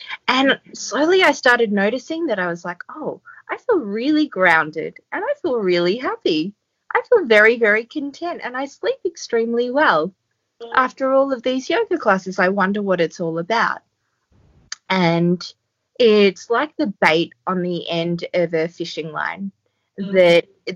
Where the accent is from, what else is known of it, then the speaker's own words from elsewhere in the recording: Australia; now in Port Macquarie, Australia; I'm Australian. I'm 30 and I recently made a big move from city life into a small town now called Port Macquarie.